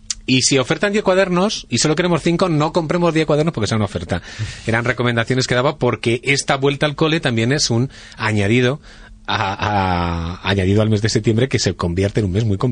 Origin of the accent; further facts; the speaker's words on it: Castile and León, Spain; yo he estado varios días en mi pueblo, un pueblo pequeñito de Castilla y León